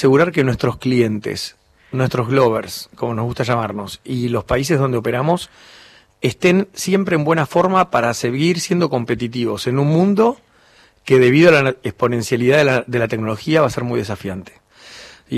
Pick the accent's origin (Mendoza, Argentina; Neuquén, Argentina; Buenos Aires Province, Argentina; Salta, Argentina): Buenos Aires Province, Argentina; Mar del Plata; Soy argentino, sí. Criado en Mar del Plata, vengo de familia belga y bueno, de ahí viene el nombre.